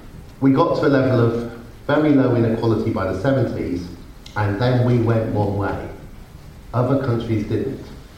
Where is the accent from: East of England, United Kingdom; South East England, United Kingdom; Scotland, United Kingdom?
South East England, United Kingdom; Oxford; the picture is taken of a street in my hometown of Oxford